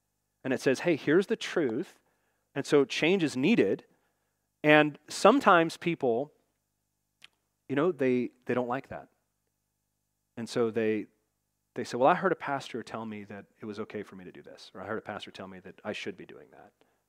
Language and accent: English; Seattle, Washington, United States; I came from Seattle, kind of a secular place down here.